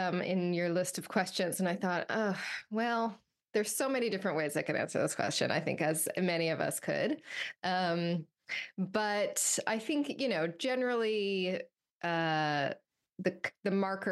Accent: Midwest, United States; also born or lived in East Coast / Pacific Northwest; I'm from the Midwest. I've lived all over. I lived on the East Coast for about 10 years. I've lived here in the Pacific Northwest for eight years now.

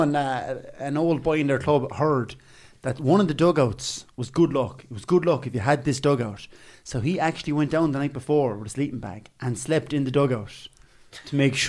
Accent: Inniscarra, Munster, Ireland; I'm from Inniscarra in County Cork, a club.

